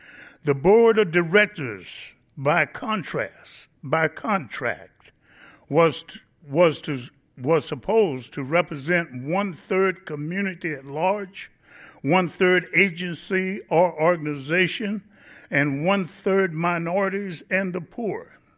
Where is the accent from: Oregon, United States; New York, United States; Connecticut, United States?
Oregon, United States; Eugene; As an African American growing up in Eugene, it was not difficult for me to identify with the struggle and aspiration of the 98.8% poor white population in Lane County.